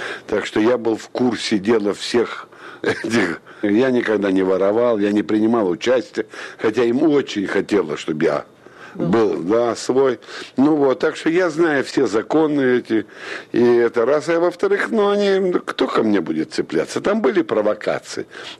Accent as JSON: {"language": "Russian", "region": "Kyiv", "country": "Ukraine", "tie": "born or raised there", "moved": "as an adult", "lives_now": "Moscow, Russia", "said": "Приехал он в Киев, и я единственный, который родился в Киеве. И из Киева я ушел на войну. И вот после войны я вернулся уже в Москву. И жил в Москве."}